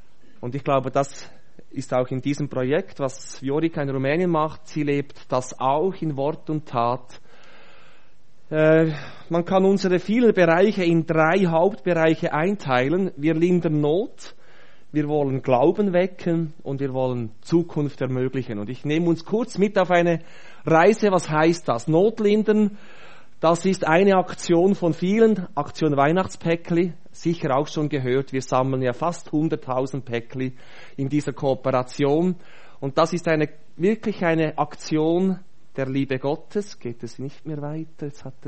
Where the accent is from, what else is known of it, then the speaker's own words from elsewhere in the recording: Wynau, Bern, Switzerland; Ich komme aus dem Oberaargau, aus Wienau. Das ist das letzte Dorf im Kanton Bern.